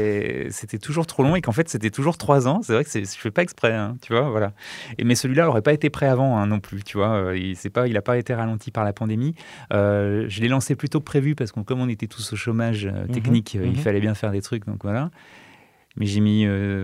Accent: Lyon, Auvergne-Rhône-Alpes, France; Moi, je suis lyonnais, voilà. Ouais. Et je suis né à Lyon, je vis à Lyon et j'adore la ville.

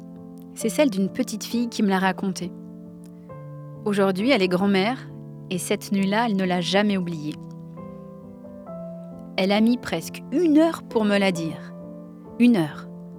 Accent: Normandy, France; Moi, j'ai grandi en Normandie, dans un village avec un grand château juste à côté de chez ma grand-mère.

